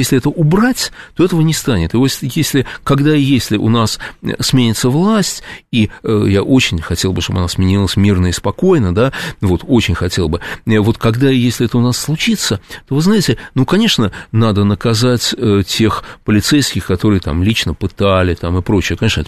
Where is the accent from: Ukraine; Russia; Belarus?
Russia; Moscow; как москвич